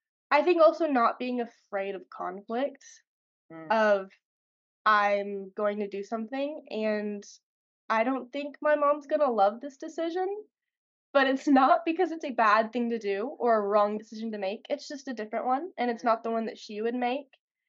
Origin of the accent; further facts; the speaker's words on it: Arkansas, United States; We're both from Arkansas, right?